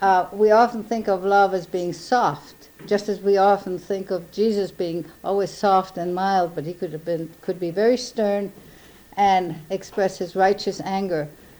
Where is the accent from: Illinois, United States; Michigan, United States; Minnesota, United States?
Minnesota, United States; Minneapolis; I'm from Minneapolis.